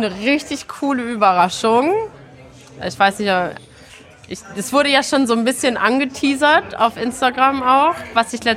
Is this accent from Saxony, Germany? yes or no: no; Munich, Bavaria, Germany; oder ich bin ja in München aufgewachsen.